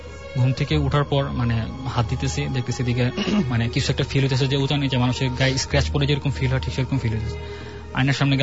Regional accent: Comilla, Chittagong Division, Bangladesh; From Comilla.

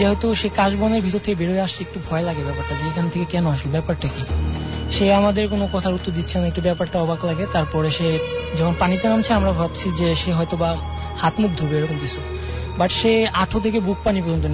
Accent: Bikrampur, Dhaka Division, Bangladesh; আমার গ্রামের বাড়ি হচ্ছে বিক্রমপুর।

